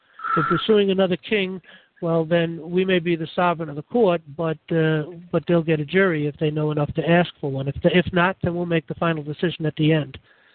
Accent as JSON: {"language": "English", "region": "New York", "country": "United States", "said": "The point is, I'm from New York. I'm domiciled in New York."}